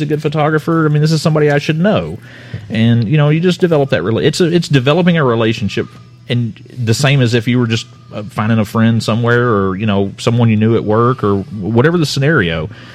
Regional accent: Oklahoma City, Oklahoma, United States; you see somebody else from, I mean, Oklahoma City, and you go, hey, I'm from Oklahoma City too.

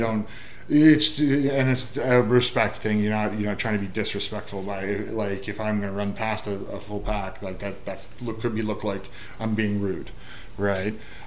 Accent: Canada; It's not like, us being Canadian.

